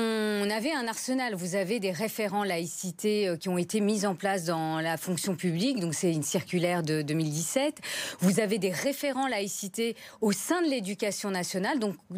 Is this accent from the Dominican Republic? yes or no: no; France; je suis française de confession musulmane.